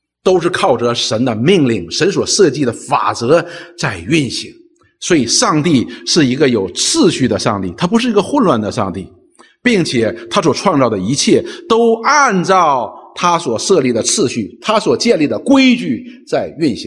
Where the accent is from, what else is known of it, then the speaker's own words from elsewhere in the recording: China; 我们中国人说有九个太阳